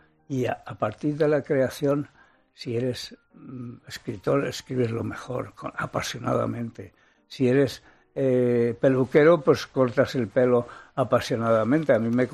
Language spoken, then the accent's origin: Spanish; Spain; Y cuando es todo una España, somos todos españoles